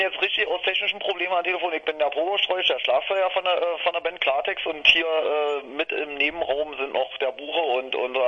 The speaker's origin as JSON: {"language": "German", "town": "Eberswalde", "region": "Brandenburg", "country": "Germany", "said": "Wir kommen hier aus Eberswalde, Allemann."}